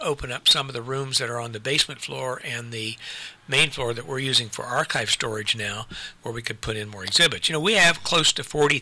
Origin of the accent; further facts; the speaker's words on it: Ohio, United States; now in Marion, United States; So, I grew up in Southern Ohio.